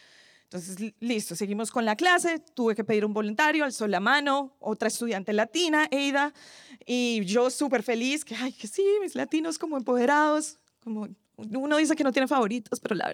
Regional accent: Colombia; ella es colombiana, yo soy colombiana

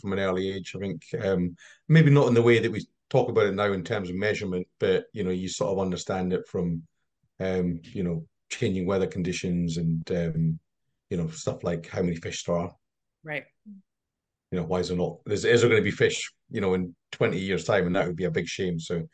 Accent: Perth, Scotland, United Kingdom; So I'm Scottish. You might detect from my accent. It's not quite pure English. I was born in Perth, in Perthshire

